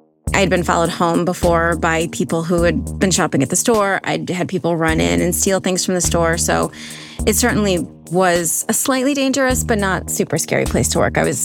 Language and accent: English; Flint, Michigan, United States; I grew up in Flint. You know, at the time it was known as the murder capital of the country, so sad stories were pretty common.